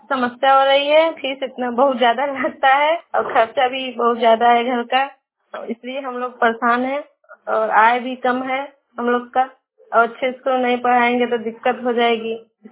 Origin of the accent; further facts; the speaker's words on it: Uttar Pradesh, India; मेरे गांव का नाम सिंगनोड़ी है। जिला का नाम मिर्जापुर है। कोड नंबर है 231001।